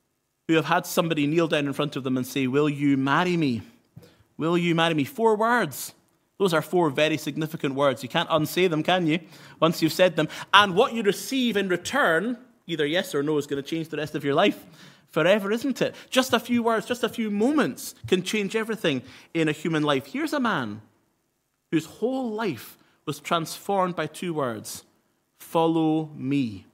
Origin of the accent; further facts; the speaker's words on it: Inverness, Scotland, United Kingdom; now in Erskine, United Kingdom; Well, I live in Erskine now, but I'm from Inverness, and if I was to say to you, "Follow me back to my hometown of Inverness,"